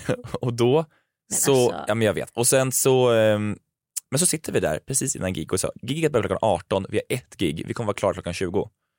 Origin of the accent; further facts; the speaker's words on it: Karlstad, Värmland, Sweden; Jag var i min hemstad.